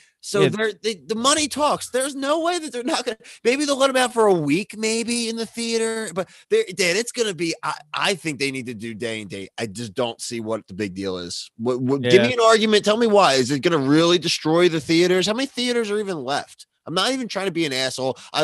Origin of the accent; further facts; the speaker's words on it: Philadelphia, Pennsylvania, United States; And we're both from Philadelphia.